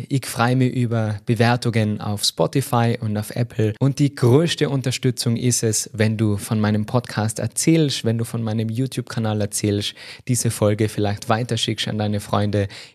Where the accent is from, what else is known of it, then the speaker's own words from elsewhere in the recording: Tyrol, Austria; accent: Tyrolean; für meinen schönen Tiroler Dialekt.